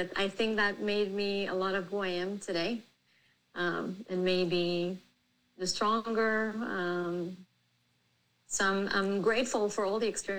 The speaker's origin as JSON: {"language": "English", "country": "Israel", "tie": "born or raised there", "second_language": "English", "moved": "as an adult", "lives_now": "United States", "said": "I was born and raised in Israel. I served in the IDF for 2 years, and then I came here to the U.S. in 2003. I got married in Israel, came here."}